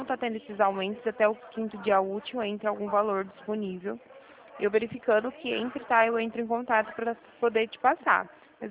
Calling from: Presidente Prudente, São Paulo, Brazil; Eu falo de Presidente Prudente, tá? Da Central de Atendimento.

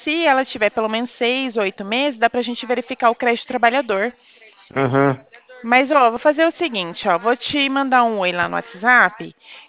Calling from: Presidente Prudente, São Paulo, Brazil; Eu tô falando de Presidente Prudente.

